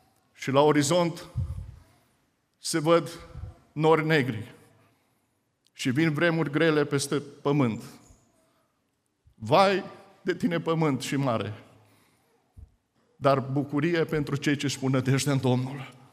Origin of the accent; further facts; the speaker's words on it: Hunedoara, Hunedoara County, Romania; eu crescând în Hunedoara